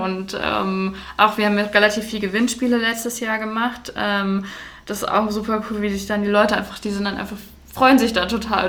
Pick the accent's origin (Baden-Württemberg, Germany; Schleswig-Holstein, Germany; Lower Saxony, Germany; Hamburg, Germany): Baden-Württemberg, Germany; Freiburg; Also ich komme auch aus Freiburg